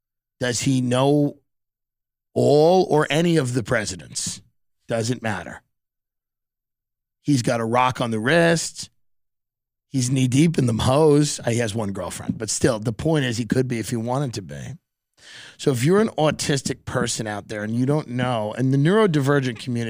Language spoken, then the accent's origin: English; East St. Louis, Illinois, United States; I grew up in East St. Louis. Okay. Literally. Not even kidding. I grew up in East St. Louis.